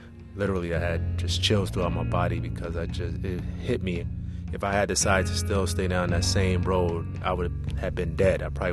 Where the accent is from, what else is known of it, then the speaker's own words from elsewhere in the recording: Newark, New Jersey, United States; Now, I was fortunate to come back home to my hometown of Newark, New Jersey, and practice emergency medicine in the same hospital that I was born in.